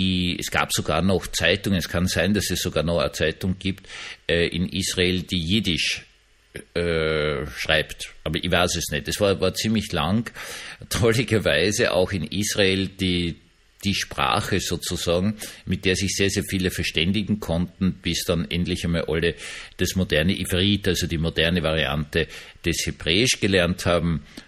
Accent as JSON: {"language": "German", "region": "Vienna", "country": "Austria", "tie": "born or raised there", "said": "ich bin ja in Wien aufgewachsen"}